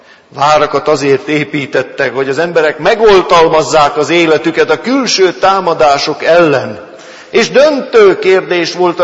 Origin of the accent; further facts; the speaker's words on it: Great Hungarian Plain, Hungary; emlékszem az Alföldön, ahol fölnőttem